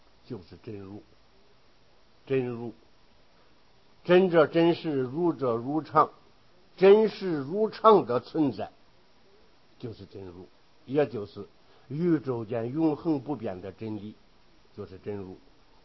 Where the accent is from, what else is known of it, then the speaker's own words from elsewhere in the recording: China; 我们中国人对人和对许多东西